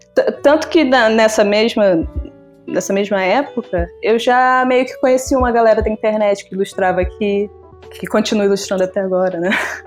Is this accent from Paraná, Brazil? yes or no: no; Niterói, Rio de Janeiro, Brazil; Eu sou de Niterói, na verdade, e aí eu sempre ia lá pro Rio